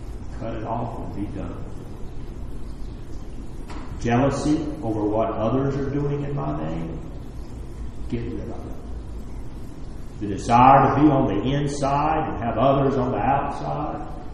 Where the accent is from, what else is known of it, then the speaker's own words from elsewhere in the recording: North Carolina, United States; I remember this week when I was a little boy, over 40 years ago now, growing up in North Carolina